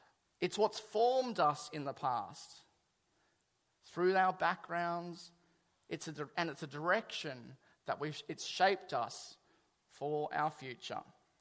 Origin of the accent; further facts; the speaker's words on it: Crows Nest, New South Wales, Australia; born there; I was born in May 1975 in a run-down Catholic nunnery hospital in Crow's Nest.